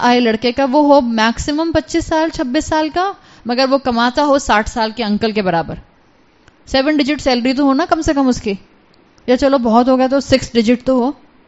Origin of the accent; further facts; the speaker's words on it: Lahore, Punjab, Pakistan; now in Karachi, Pakistan; میں تو خیر لاہور سے ہوں تو لاہور میں ہمیشہ بارشیں بہت ہوتی تھیں، کراچی آ کر ہم نے محسوس کیا کہ یہاں بارشیں کم ہوتی ہیں.